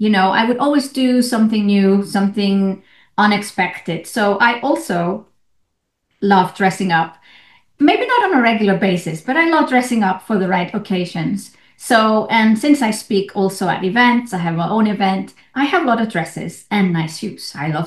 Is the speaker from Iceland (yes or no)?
yes; Iceland; now in Switzerland; The fact that I'm from Iceland and live in Switzerland has a huge relevance in my marketing